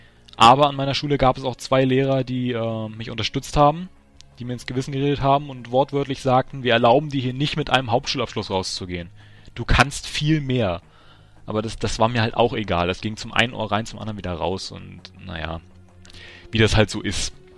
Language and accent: German; Rostock, Mecklenburg-Vorpommern, Germany; Einraumwohnung hier gefunden in Rostock. Also ich bin hier quasi direkt wieder in meinem Wohnort, wo ich aufgewachsen bin.